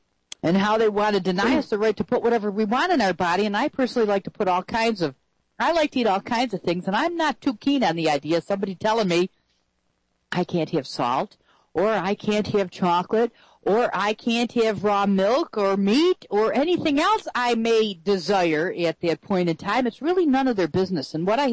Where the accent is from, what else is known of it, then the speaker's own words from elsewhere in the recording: Buffalo, New York, United States; I grew up outside of Buffalo. I think it may be a native Buffalo thing